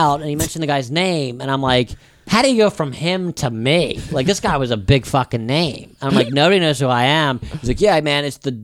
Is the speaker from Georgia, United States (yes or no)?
no; Philadelphia, Pennsylvania, United States; I'm stealing your whole fucking act today. I'm from Philly.